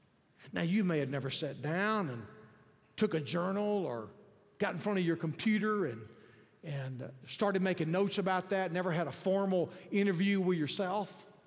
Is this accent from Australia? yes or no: no; Yoakum, Texas, United States; I grew up in the Faith Baptist Church at Yoakum, Texas. That's my heritage.